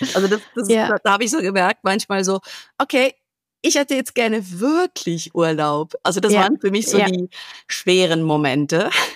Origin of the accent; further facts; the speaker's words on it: Italy; als Italienerin